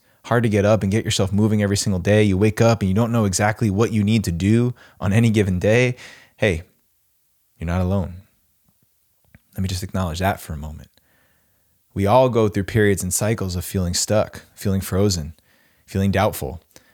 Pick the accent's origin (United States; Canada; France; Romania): United States; Northeast; when I grew up in the Northeast, you'd see people get stuck in the snow.